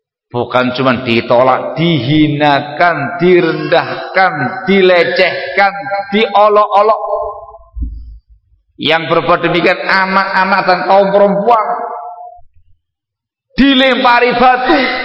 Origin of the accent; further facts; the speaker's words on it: Sinjai, South Sulawesi, Indonesia; Saya ini asli Sinje, Bugis Sinje, asli pribumi